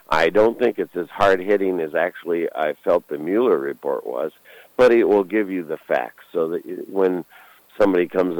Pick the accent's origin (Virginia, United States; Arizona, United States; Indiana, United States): Indiana, United States; Valparaiso; The other two places, of course, are Marion and Valparaiso, Indiana, which is kind of my hometown. Having lived in 21 different houses, it's pretty hard to actually pinpoint where my hometown is.